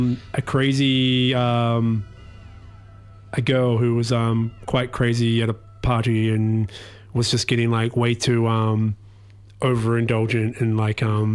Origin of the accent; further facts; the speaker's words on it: Christchurch, Canterbury, New Zealand; we're all originally from Christchurch.